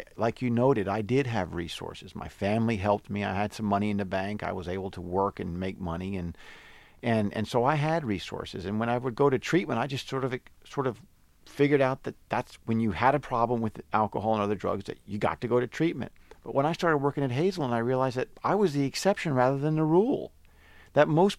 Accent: Minnesota, United States; also born or lived in Texas; I'm from Minnesota, and I'm a person in recovery.

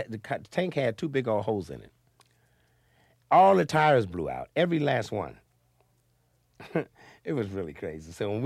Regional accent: Florida, United States; We come from Florida.

